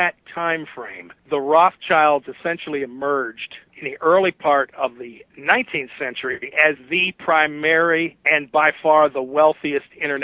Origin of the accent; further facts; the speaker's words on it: United States; I say that unfortunately as an American, unfortunately my nation, my tax dollars, the blood and treasure of this country